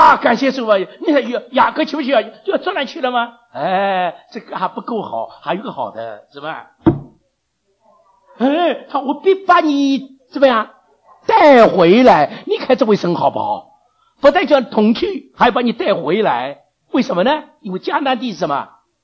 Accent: Taiwan; 这个地震啊，没有把人震醒，我们台湾人还是那个样子。

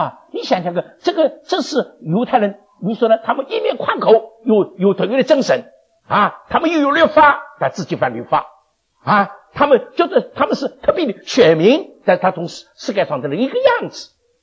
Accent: China; 那尤其是像我们从大陆来的啊

